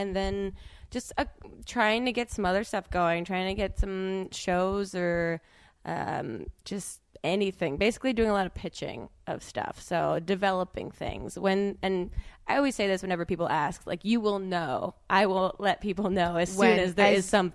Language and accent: English; New Jersey, United States; Ooh, I mean, I'm from New Jersey, so obviously I love New Jersey.